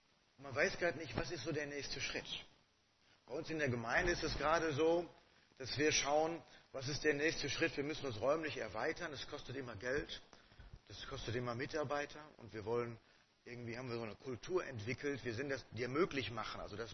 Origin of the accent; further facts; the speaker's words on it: Schwelm, North Rhine-Westphalia, Germany; Ich komme tatsächlich aus Schwelm, nicht aus Wuppertal.